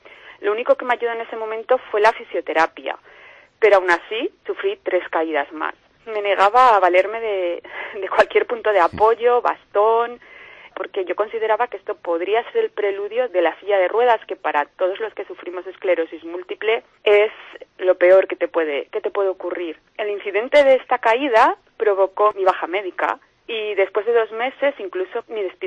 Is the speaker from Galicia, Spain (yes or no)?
no; León, Castile and León, Spain